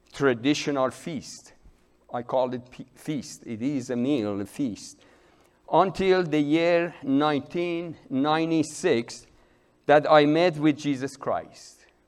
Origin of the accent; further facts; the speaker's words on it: Iran; moved away; I'm Persian. I came from Iran in 1975. And as a Muslim, I lived as a Muslim for 49 years till Christ came after me.